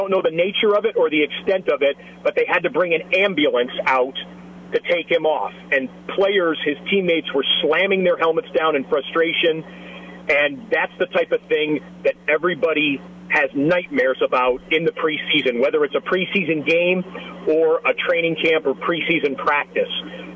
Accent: Michigan, United States; I grew up in Michigan.

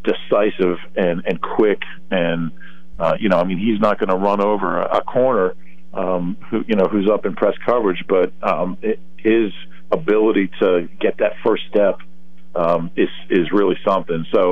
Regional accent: Columbus, Ohio, United States; my dad used to teach at Ohio State, so I grew up in Columbus

